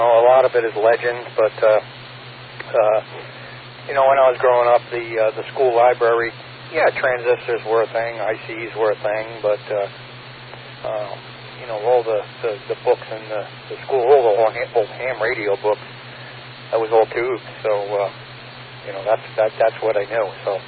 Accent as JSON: {"language": "English", "town": "Bayport", "region": "New York", "country": "United States", "tie": "born or raised there", "said": "when I was growing up in Bayport"}